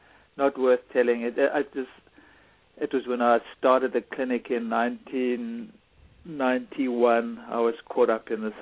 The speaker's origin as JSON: {"language": "English", "country": "South Africa", "tie": "born or raised there", "said": "growing up in South Africa as a white South African under apartheid"}